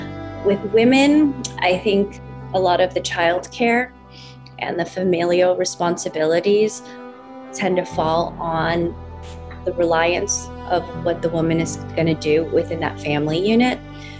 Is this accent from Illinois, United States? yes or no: yes; Chicago, Illinois, United States; So I am born and raised in Chicago. And in fact, my family, the first few years of my life, I was living in Chicago Chinatown, where my parents grew up.